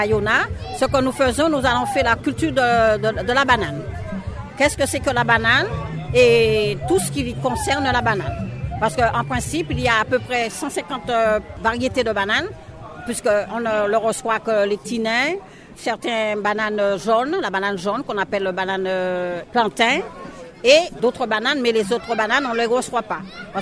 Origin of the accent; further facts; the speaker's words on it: Martinique; j'habite du côté de Navarrès. Je suis martiniquaise. Ça se trouve dans la mer des Caraïbes et de l'Atlantique, ouais, qui est le territoire français 972.